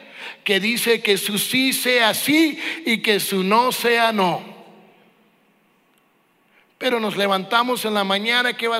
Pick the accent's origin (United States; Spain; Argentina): United States; Damas y caballeros, yo soy el único gringo que vas a conocer que va a comer tacos de cabeza.